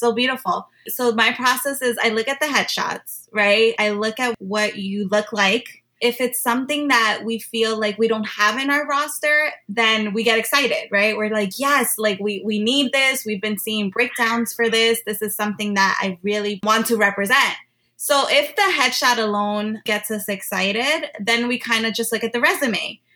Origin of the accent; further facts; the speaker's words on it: Jersey City, New Jersey, United States; I am born and raised in Jersey City, New Jersey. And from my research, I believe we still are the number one diverse city in the country.